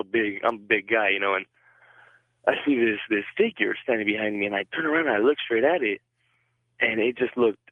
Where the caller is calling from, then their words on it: Whittier, California, United States; I'm calling from Whittier, California.